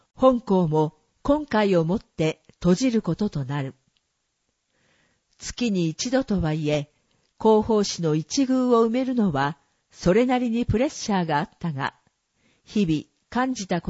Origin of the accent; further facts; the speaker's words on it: Ayabe, Kyoto, Japan; moved away as an adult; ふるさと綾部に生まれ育ったこと。18歳でこの地を離れ、金融機関で国際業務に勤しんだ後、50歳を機に U ターンし、故郷の素晴らしさを再認識した。